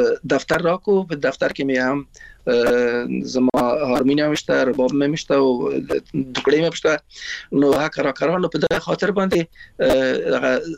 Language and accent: Pashto; Afghanistan; موږ د افغانستان راغلی یو نو ایران راغلی مو